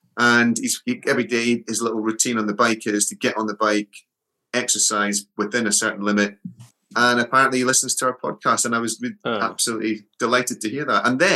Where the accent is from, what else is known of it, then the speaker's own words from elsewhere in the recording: Scotland, United Kingdom; as a Scot, you know, when I was growing up